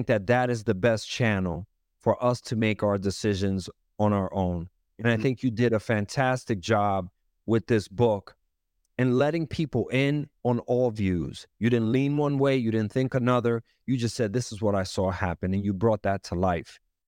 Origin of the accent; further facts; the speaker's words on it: New York, United States; I feel that growing up in Harlem and Washington Heights, I've seen enough to know enough